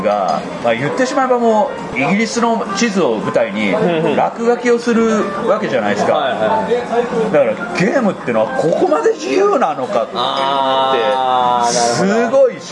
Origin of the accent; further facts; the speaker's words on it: Kochi, Japan; でも僕は高知の人間じゃないですか